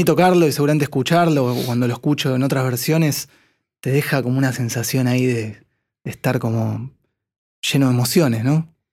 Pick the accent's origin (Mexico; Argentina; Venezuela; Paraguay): Argentina; Buenos Aires; now in San Martín, Argentina; Sí, soy de Villa Urquiza.